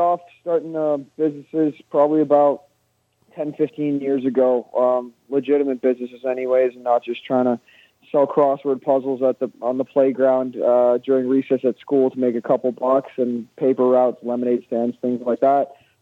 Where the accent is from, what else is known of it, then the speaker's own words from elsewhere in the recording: Canada; I grew up in Canada, and having a beard was always a big thing.